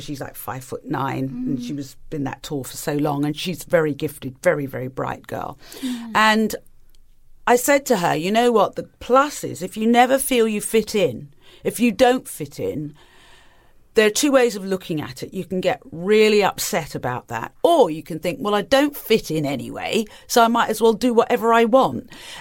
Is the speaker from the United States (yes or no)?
no; East of England, United Kingdom; also born or lived in Tanzania; when I was growing up in England and in Tanzania and then in Norfolk, there were no other families of colour around.